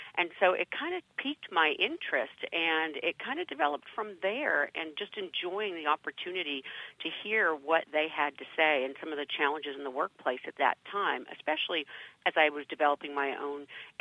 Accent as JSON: {"language": "English", "country": "Canada", "moved": "yes", "lives_now": "United States", "said": "I'm actually Canadian, and I relocated to the U.S. about 14 years ago."}